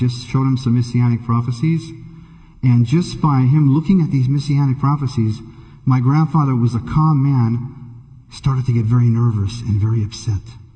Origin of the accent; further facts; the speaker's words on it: Israel; And he saw that I was from Israel, and he started to share the New Testament with me in the chat room. And I got so upset. I said, I'm a Jew.